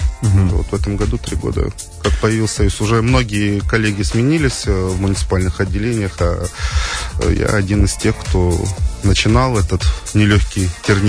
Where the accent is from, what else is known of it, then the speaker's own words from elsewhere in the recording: Dzhigda, Khabarovsk Krai, Russia; now in Krasnodar Krai, Russia; я далеко не житель Краснодарского края, не уроженец. Я родом с Дальнего Востока, с Хабаровского края, с далекого села под названием Джигда. Я там родился, учился и начинал свою трудовую деятельность.